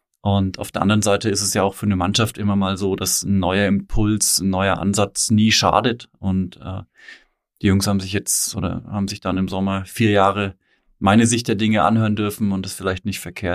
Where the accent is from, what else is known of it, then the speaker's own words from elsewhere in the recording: Münnerstadt, Bavaria, Germany; Nee, ich wohne jetzt in Althausen. Ich bin aber in Münnerstadt groß geworden.